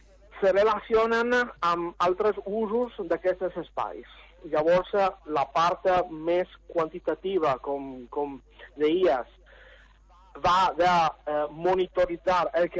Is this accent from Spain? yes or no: no; Venice, Veneto, Italy; Catalan is a second language; Jo soc de Venècia.